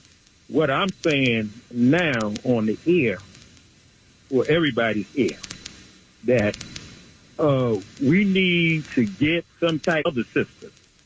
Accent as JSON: {"language": "English", "country": "Jamaica", "said": "Okay, I'm a first-time caller. Okay. I'm a Jamaican guy."}